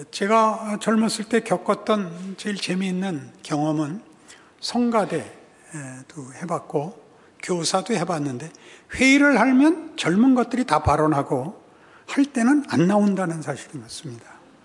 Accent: South Korea; 저는 이제 한국 사람이니까 한국 사람밖에 잘 모르는데

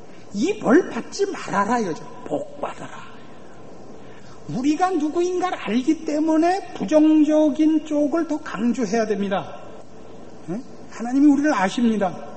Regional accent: North Korea; 저 집은 고향이 이북 사람들이구나 이건 다 알아요

